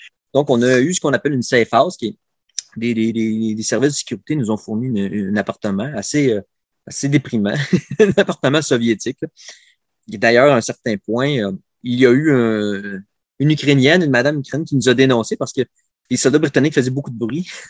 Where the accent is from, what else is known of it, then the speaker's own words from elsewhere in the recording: Canada; j'ai pu leur expliquer que j'étais du Canada, j'avais un passeport.